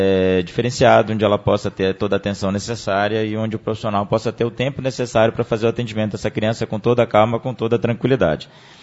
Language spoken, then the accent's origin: Portuguese; Northeast Region, Brazil; eu sou do Nordeste, venho de uma região muito seca